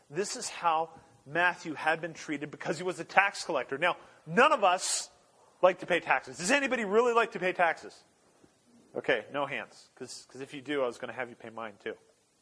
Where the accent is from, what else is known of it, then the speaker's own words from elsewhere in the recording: Norway; I remember hearing of these stories growing up in Norway.